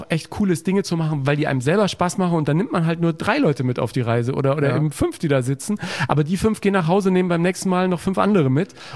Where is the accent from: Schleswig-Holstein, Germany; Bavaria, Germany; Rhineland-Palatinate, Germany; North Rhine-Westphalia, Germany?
Bavaria, Germany; Munich; Ja, ich bin ja Münchner.